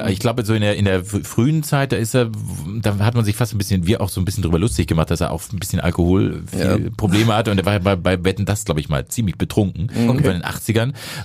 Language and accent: German; Schleswig-Holstein, Germany; Also ich komme ja so aus dem Schleswig-Holsteinischen, also aus Dithmarschen da irgendwo